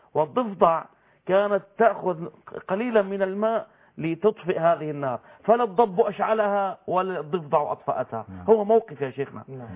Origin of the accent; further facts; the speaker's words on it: Syria; عندنا في سوريا